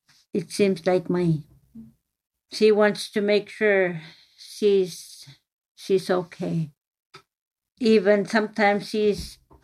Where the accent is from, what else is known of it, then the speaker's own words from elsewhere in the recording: Great Whale River, Quebec, Canada; born there; now in Stratford, Canada; I'm 71 years old. I was born in Great Whale River, Nunavik, Quebec.